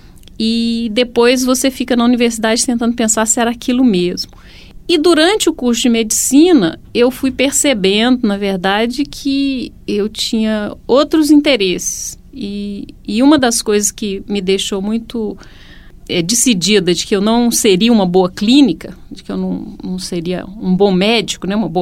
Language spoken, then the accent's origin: Portuguese; Dores do Indaiá, Minas Gerais, Brazil; Não, eu não sou da Bahia, sou de Minas, mas também nasci numa cidade não tão pequena, mas pequena, que chama Dores do Indaiá. E eu morei lá até os 14 anos.